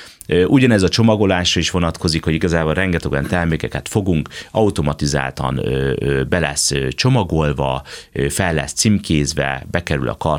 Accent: Germany; a gyermekkoromat erdő mellett Németországban nőhettem fel

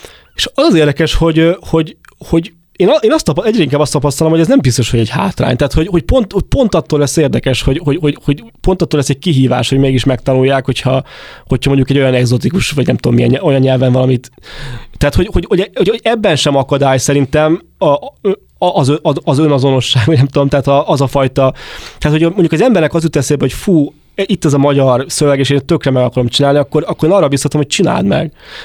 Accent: Hungary; born there; hát én Magyarországon születtem, ez az igazság, és az, ami engem felépít, az valószínűleg egy ilyen közép-kelet-európai világ

